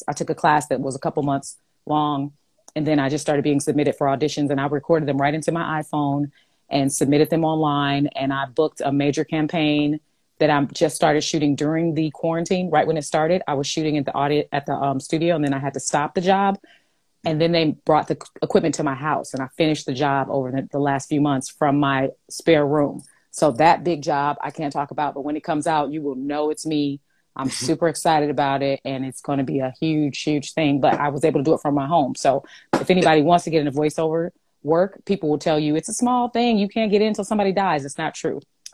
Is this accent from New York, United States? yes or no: no; Inglewood, California, United States; I did free theater in the Inglewood Playhouse because I'm from Inglewood, Cali, West Side, represent, whoop, whoop.